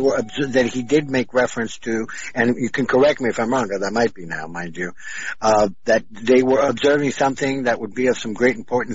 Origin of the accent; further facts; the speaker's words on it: Miami, Florida, United States; from Miami, Florida.